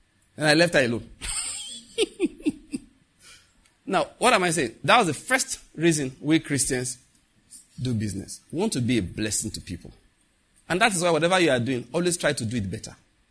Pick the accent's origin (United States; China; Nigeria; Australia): Nigeria; Lagos; I came from Lagos where every week I went to three bookshops.